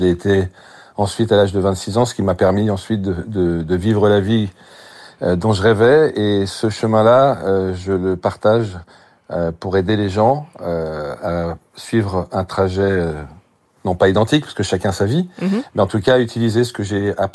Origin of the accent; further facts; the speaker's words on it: France; Je suis français, je suis très fier d'être français, je suis très heureux d'être français, je suis très heureux en France.